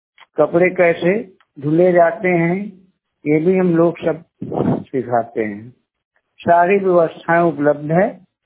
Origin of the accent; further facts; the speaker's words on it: Fatehpur, Uttar Pradesh, India; फतेहपुर का निवासी हूँ।